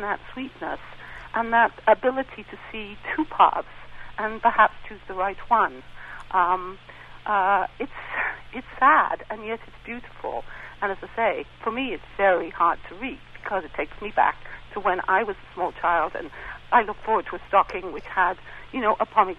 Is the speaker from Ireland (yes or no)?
no; Wales, United Kingdom; I am Welsh. I lived in Cardiff, which is just maybe, you know, 30 miles away from Swansea, where Dylan Thomas was brought up.